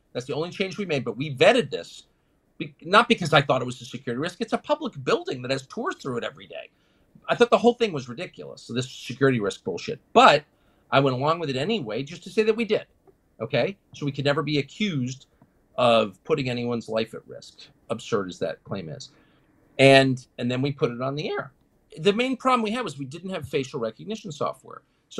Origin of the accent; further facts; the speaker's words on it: Washington, United States; And of course, I'm from Washington, so I had been interested in it.